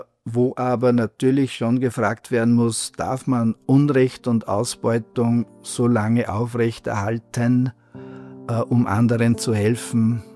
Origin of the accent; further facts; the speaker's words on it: Austria; bei uns in Österreich